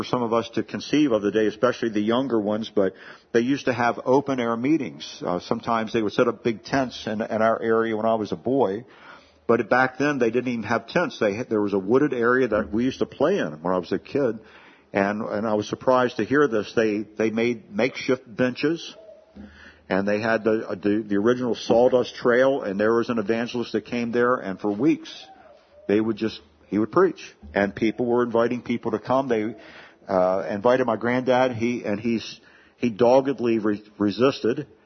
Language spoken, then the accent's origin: English; Hagerstown, Maryland, United States; And eventually wound up in what was my hometown, Hagerstown, Maryland.